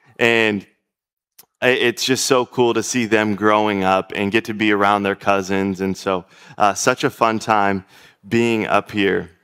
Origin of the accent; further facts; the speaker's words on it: Florida, United States; We are up here from Florida, and I thought we were going to be escaping the heat a little bit.